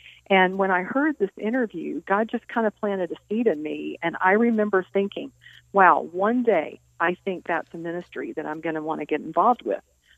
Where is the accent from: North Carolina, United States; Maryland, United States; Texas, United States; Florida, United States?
North Carolina, United States; Durham; I actually grew up in the state of North Carolina in a town called Durham, North Carolina.